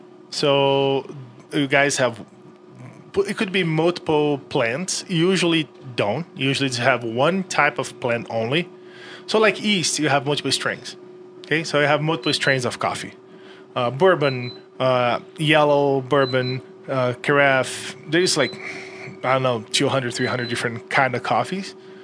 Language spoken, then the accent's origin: English; Brazil; I came from Brazil where we drink coffee, like, since we were a kid.